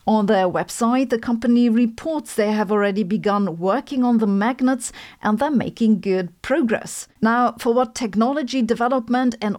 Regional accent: Germany; accent: German; And since I know you're really just here because of my German accent

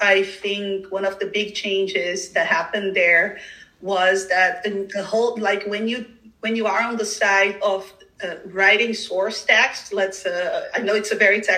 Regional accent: Brazil; moved away as an adult; now in Netherlands; So basically we have to go back to when I actually started working here in the Netherlands. Of course, I came from Brazil right after I graduated. I have a background in psychology.

